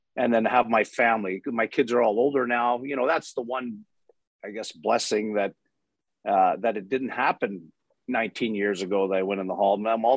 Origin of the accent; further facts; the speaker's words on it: Montreal, Quebec, Canada; You know, growing up in the Montreal corridor, you couldn't help be a Canadiens fan.